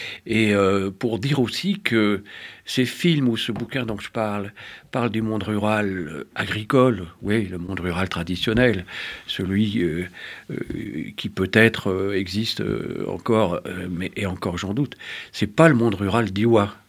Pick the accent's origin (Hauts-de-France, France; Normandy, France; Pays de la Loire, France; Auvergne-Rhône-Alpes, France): Normandy, France; also born or lived in Tours / Var; moi qui ne suis pas d'Iwa d'origine, justement, j'en avais déjà entendu parler, y compris en Normandie, ma région d'origine, ou à Tours ou dans le Var où j'ai vécu.